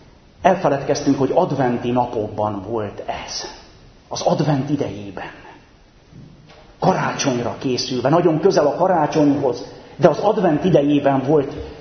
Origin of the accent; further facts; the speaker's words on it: Székely Land, Romania; én, aki abban a székelyföldi faluban, ahol felnőttem, ama kevesek közé tartoztam, aki románul is tudtam